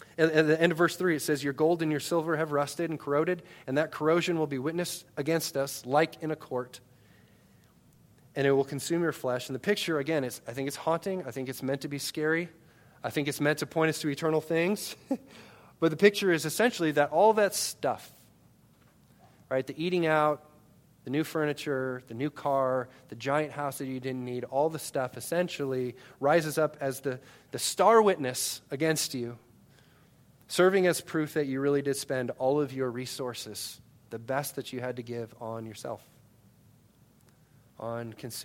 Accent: Storm Lake, Iowa, United States; born there; from the moment I was born in Storm Lake, Iowa on April 5th, 1982 in the morning

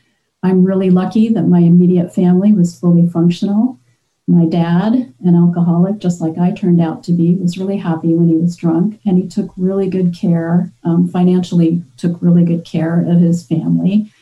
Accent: Oregon, United States; I'm from Oregon.

